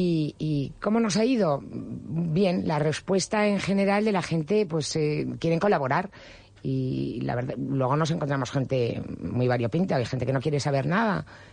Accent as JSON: {"language": "Spanish", "region": "Catalonia", "country": "Spain", "moved": "yes", "lives_now": "Madrid, Spain", "said": "Yo soy catalana, llevo 33 años en Madrid, pero catalana de nacimiento y madrileña de adopción."}